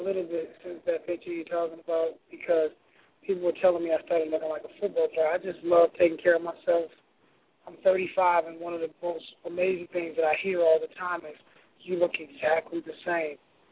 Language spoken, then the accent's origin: English; Minnesota, United States; So, man, you know, I'm from the Twin Cities, so anything Jimmy and Terry touched, I was always listening to.